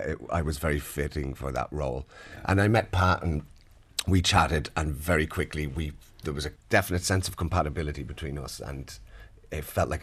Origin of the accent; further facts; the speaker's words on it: Dublin, Leinster, Ireland; My dad was a Leitrim man and he raised me in his odd Leitrim ways in a suburb in North Dublin, Blanchardstown. And I was in school in Cabra